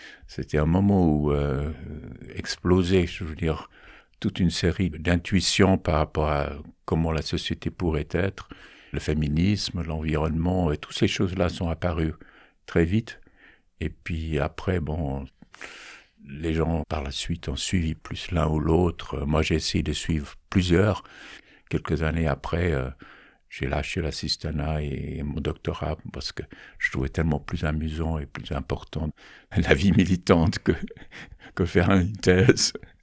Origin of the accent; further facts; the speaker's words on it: Florida, United States; French is a second language; moved away as an adult; now in France; J'ai grandi en Floride, dans une famille pas du tout de gauche, dans un milieu pas du tout de gauche, et puis je suis arrivé ici.